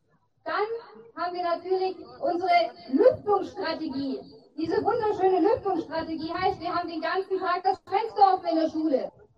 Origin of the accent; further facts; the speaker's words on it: Aichach-Friedberg, Bavaria, Germany; Ich komme aus Eichhardt-Friedberg.